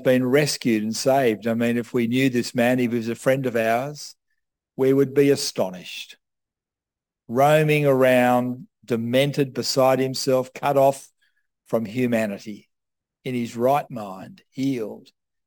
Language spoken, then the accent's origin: English; Australia; I'm Australian of British stock and very conservative.